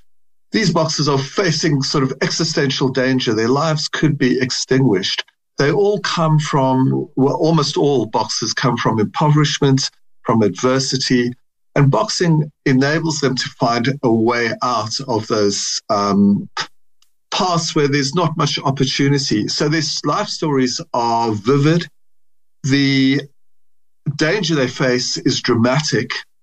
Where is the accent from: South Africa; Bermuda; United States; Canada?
South Africa; moved away as an adult; now in United Kingdom; I come from South Africa, but I moved to the UK in the 80s. So I'm getting on now. I'm in my early 60s.